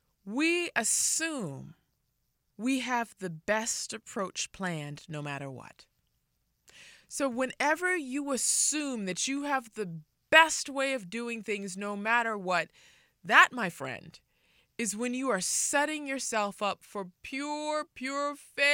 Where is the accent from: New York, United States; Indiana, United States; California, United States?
California, United States; Los Angeles; I grew up in South Central LA, and USC was down the street from my house